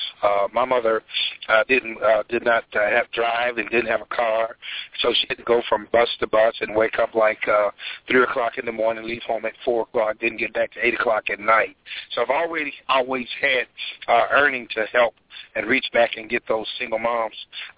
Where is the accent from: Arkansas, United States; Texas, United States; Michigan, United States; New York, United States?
Texas, United States; Houston; also born or lived in Florida; Originally, I am from Houston, right. I've lived in Florida for 20-plus years, but I'm back in the city